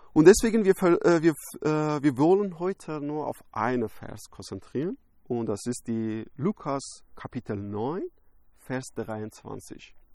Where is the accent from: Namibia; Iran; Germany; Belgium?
Iran; German is a second language; ich komme aus dem Iran, ich war Muslim und ich habe auch sehr tief in Islam reingegangen